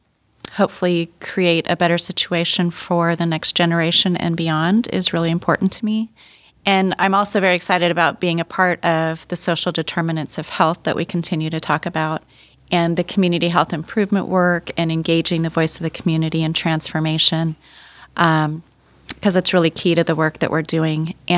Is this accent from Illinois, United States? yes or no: no; Oregon, United States; I grew up in Southern Oregon, and I am now raising my children in Southern Oregon.